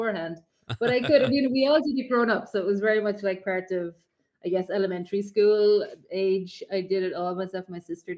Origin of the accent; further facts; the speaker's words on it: Munster, Ireland; Fully Irish. I'm from County Clare, and I came, Pete, in November 2019 for a year to Chicago.